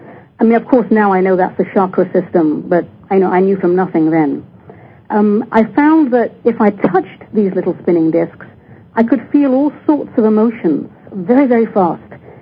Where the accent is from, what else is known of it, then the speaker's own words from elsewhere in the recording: London, United Kingdom; I guess I was about 4 years old in London. I grew up in London, England. And I have a very vivid memory of being in my back garden there in suburban London